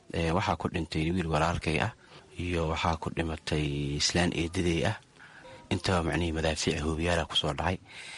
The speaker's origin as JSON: {"language": "Somali", "town": "Mogadishu", "region": "Banadir", "country": "Somalia", "tie": "born there", "moved": "yes", "said": "magaalada muqdisho ku dhashay, waxaan ka qaxay xamar 2006 aan ka qaxay xilligii dagaalka cadoonka Ethiopia jiray."}